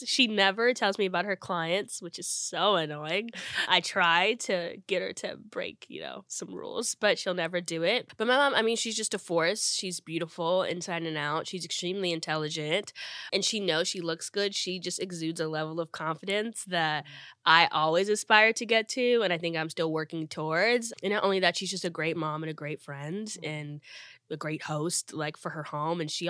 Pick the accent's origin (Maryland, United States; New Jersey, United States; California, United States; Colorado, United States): New Jersey, United States; also born or lived in Akron, Ohio; New Jersey. I lived there since I was 10. I'm originally from Akron, Ohio. I was born in the same hospital as LeBron James and Steph Curry.